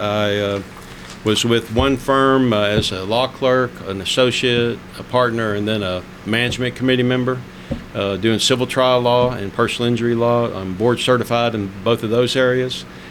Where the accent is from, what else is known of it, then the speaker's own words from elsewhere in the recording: Houston, Texas, United States; Tom, I grew up in Houston, Texas. My father was a native of Center Point, so that's what got my interest out here. But attended high school in Houston